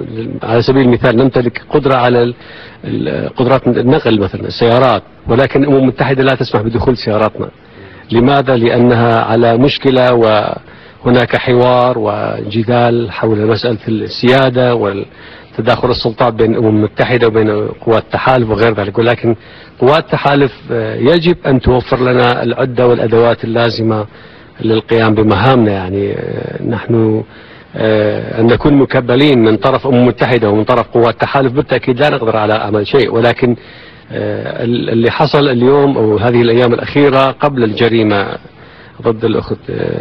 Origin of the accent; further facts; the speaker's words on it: Iraq; لكن نحن أبناء العراق وأهل مكة أدرى بشعابها